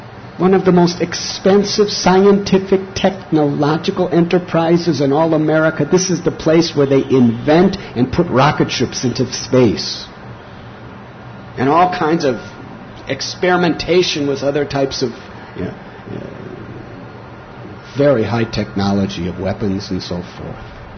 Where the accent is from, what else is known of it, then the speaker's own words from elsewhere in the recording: Chicago, Illinois, United States; I'm from Chicago, so is Trinakarta Prabhu.